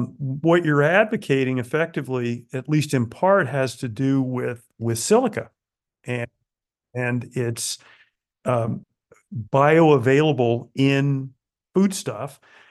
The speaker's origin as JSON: {"language": "English", "region": "Florida", "country": "United States", "tie": "born or raised there", "said": "I grew up in South Florida and we had well water."}